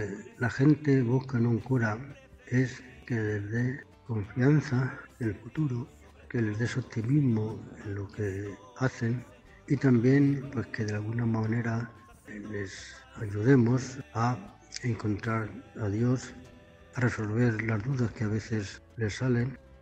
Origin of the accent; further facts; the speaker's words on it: Herencia, Castilla-La Mancha, Spain; born there; Nací en Herencia y fui ordenado en Demiel el 16 de julio de 1988.